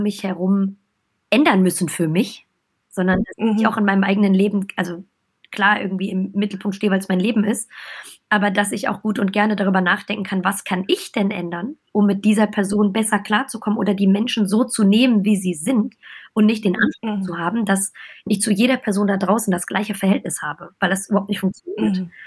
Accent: Düsseldorf, North Rhine-Westphalia, Germany; also born or lived in Essen; ich bin in Essen geboren, in Düsseldorf groß geworden, also Rheinländerin.

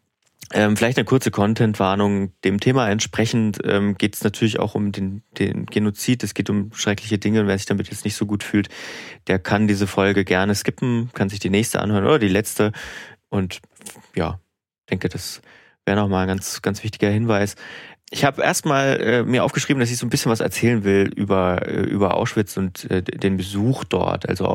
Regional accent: Thuringia, Germany; ich komme aus Thüringen

